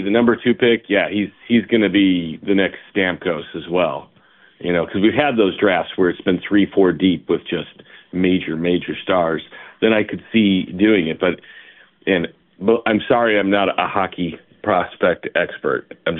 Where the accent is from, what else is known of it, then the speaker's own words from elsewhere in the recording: Chicago, Illinois, United States; You know, with the Blackhawks, as a Chicagoan, it comes down to ownership.